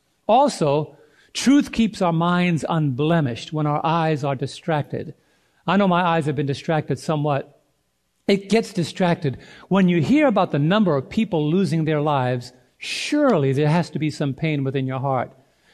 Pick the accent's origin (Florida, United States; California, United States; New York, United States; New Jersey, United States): New York, United States; I am a New Yorker living in Southern Illinois. If you were raised in New York, you're never a former New Yorker because my mindset is always there.